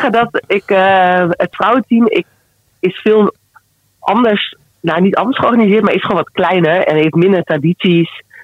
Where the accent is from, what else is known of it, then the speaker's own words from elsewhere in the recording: Netherlands; En daar kijken wij iets anders tegenaan als Nederlanders.